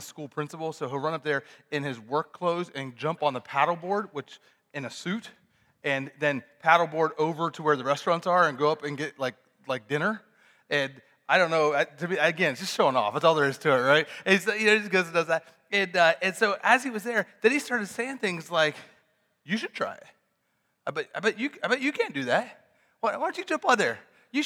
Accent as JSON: {"language": "English", "region": "Ohio", "country": "United States", "said": "I'm from Ohio. We don't talk about Michigan there."}